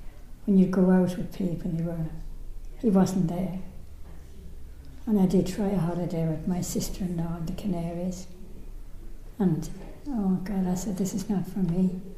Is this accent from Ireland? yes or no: yes; Galway, Connacht, Ireland; born there; Yeah, I was born in Galway in 1933.